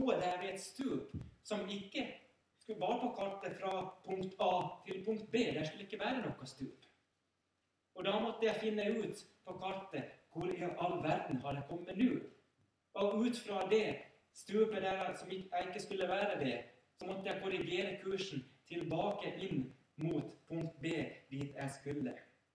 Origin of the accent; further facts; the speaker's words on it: Finland; Jag drev på med lite orientering så länge medan jag bodde hemma i Finland